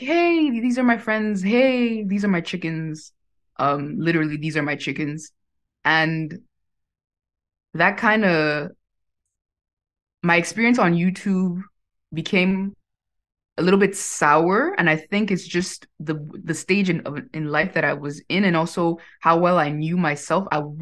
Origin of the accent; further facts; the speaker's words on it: Cameroon; born there; moved away; also born or lived in Chad / Haiti / Mali / Angola; So I was born in Cameroon. Then we moved to Chad, which is another African country. Then we went to Haiti, which is in the Caribbean. Then we came back to the African continent. I lived in Mali, in Angola, in Mozambique, in Madagascar.